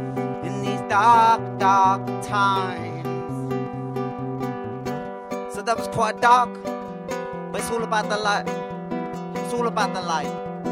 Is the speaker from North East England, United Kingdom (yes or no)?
no; London, United Kingdom; I grew up in the East End of London and all over London.